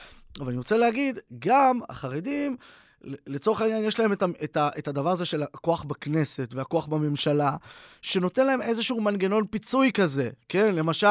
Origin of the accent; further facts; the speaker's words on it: Beit Shemesh, Jerusalem District, Israel; ברמת בית שמש, השכונה שבה גדלתי